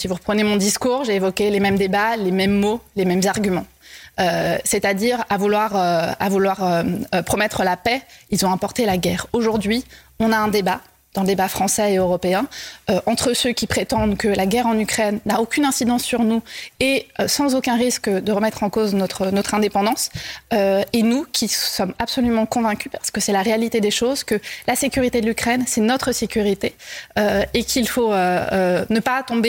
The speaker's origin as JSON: {"language": "French", "region": "Pays de la Loire", "country": "France", "said": "Moi, je viens de la Mayenne. Mes parents sont agriculteurs."}